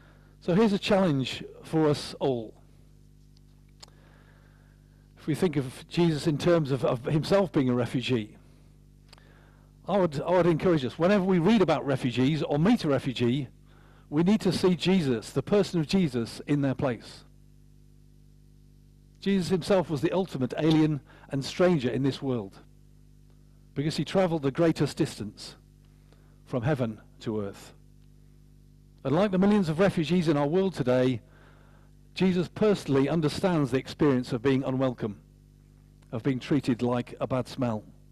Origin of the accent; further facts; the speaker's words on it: Yorkshire and the Humber, United Kingdom; now in Royal Tunbridge Wells, United Kingdom; I'm a refugee from Yorkshire, for goodness sake. I still remember how I felt like a fish out of water when I moved from up north to Royal Tunbridge Wells, no less.